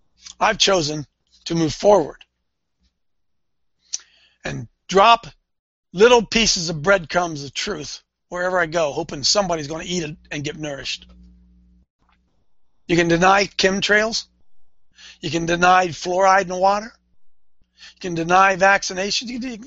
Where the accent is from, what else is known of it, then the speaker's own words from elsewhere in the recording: Ohio, United States; I don't know if he knows I'm from Ohio or not.